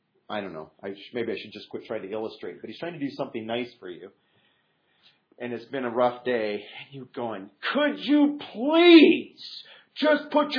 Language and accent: English; Iowa, United States; Growing up in Iowa, there were all kinds of farmers where I grew up that had land in CRP.